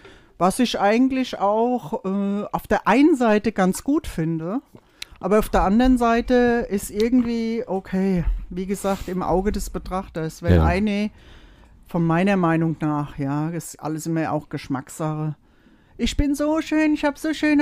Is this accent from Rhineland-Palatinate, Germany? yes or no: yes; Mainz, Rhineland-Palatinate, Germany; Ja, wir kommen aus Mainz. Da haben wir so einen Dialekt, was manche gar nicht so verstehen.